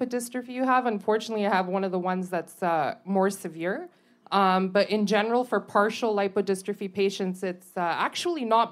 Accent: Montreal, Quebec, Canada; born there; So I was born in Montreal

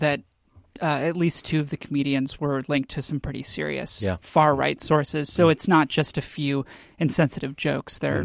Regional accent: Texas, United States; You know, I'm from Texas, and I really miss it, so that would be cool.

